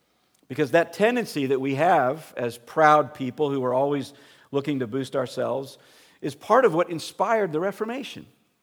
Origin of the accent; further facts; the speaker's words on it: Florida, United States; I'm from Florida, so I can't give you my high school in the St. Louis area. I went to Keswick Christian High School in Florida.